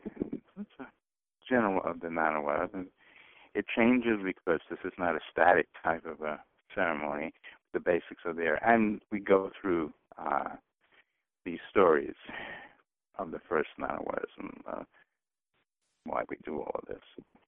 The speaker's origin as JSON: {"language": "English", "town": "Long Island", "region": "New York", "country": "United States", "said": "Being that we're from Long Island, you know, we would expect that we'd have clams and fish, an abundance of fish."}